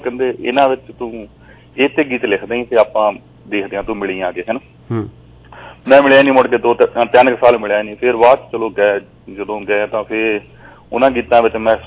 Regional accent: Gopa Rai Kalan, Punjab, India; now in United States; ਮੇਰਾ ਪਿੰਡ ਭਾਜੀ ਗੋਪਾ ਰਾਏ ਕਲਾਂ ਹੈ ਤਹਿਸੀਲ ਨਕੋਦਰ ਤੇ ਜ਼ਿਲ੍ਹਾ ਜਲੰਧਰ ਹੈ ਜੀ ਆਪਣਾ ਹਨਾ

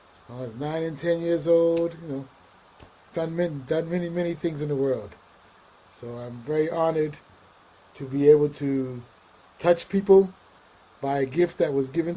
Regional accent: Boston, Massachusetts, United States; I grew up in Boston, Massachusetts. I studied at the Alma Lewis School of Fine Arts

